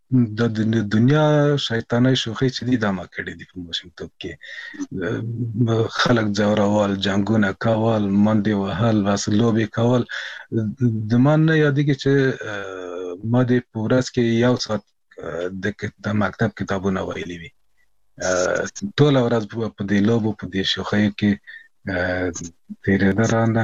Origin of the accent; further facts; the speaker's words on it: Kabul, Afghanistan; کابل کې زیږیدلی یم په ملالۍ زیږنتون کې د داود خان د کودتا نه څو میاشتې مخکې یعنی د 1950 کال په دلوه کې